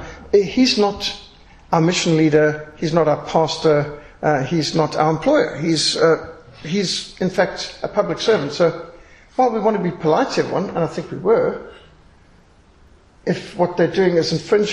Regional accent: Zimbabwe; I was raised in Rhodesia. I was raised in the old world, very old world

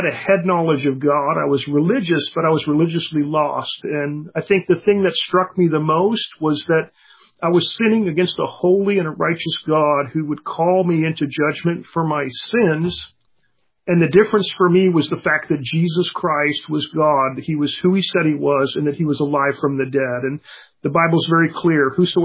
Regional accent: New York, United States; I was born back east in New York, was educated in Catholic schools, and I grew up in a very successful family.

